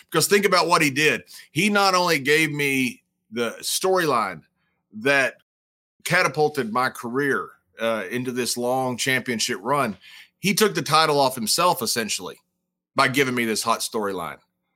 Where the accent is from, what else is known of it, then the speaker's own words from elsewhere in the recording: Texas, United States; guys, when I grew up West Texas, it was a poor era.